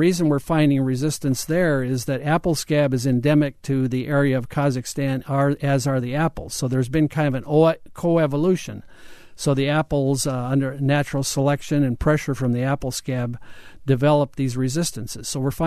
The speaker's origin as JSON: {"language": "English", "region": "Minnesota", "country": "United States", "tie": "born or raised there", "said": "maybe it's a little biased to my home state of Minnesota"}